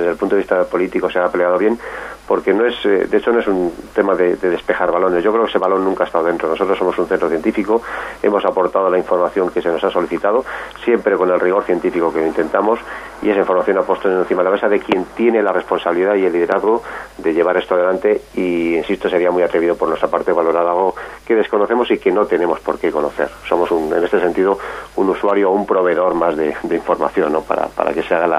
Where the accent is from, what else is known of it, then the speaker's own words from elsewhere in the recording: Spain; quienes cuentan con la oportunidad privilegiada de sacar ciencia puntera somos los españoles